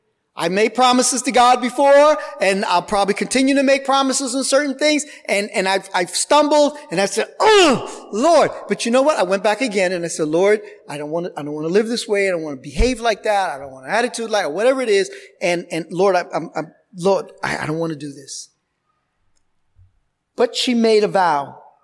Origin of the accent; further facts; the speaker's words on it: New York, United States; However, I'm from New York. I know we can't say that word too good, ask, right?